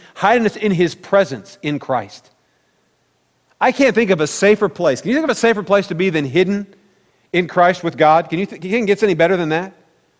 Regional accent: Midwest, United States; growing up in the Midwest, we did a lot of quail hunting.

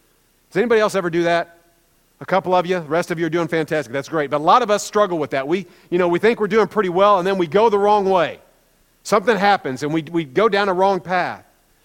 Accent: Midwest, United States; I grew up in Tornado Alley. Many of you probably know that, in the Midwest.

